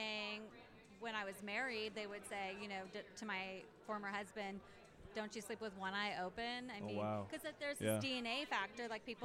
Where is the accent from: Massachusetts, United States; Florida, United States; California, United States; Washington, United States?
Washington, United States; Washington State.